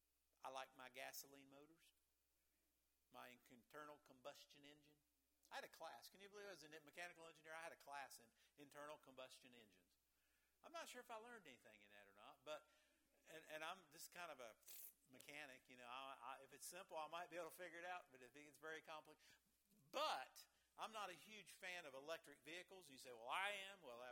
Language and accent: English; West Virginia, United States; Born and raised, most of us born and raised in West Virginia.